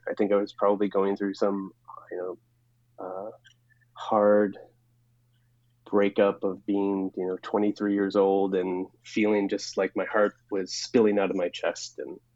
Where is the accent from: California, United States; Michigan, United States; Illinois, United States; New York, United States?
Illinois, United States; Chicago; now in Portland, United States; Well, so I was living in Portland post, you know, growing up in Chicago. I just sort of landed in Portland in 1994.